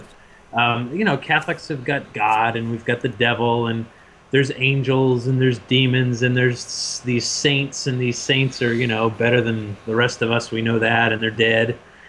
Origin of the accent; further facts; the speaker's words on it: New England, United States; And I grew up in New England, and we've got our ghostly legends and stories around here